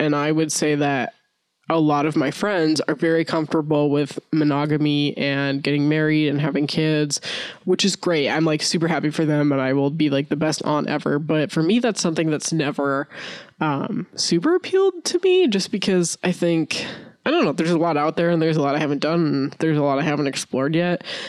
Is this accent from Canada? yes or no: yes; Canada; I'm from Canada.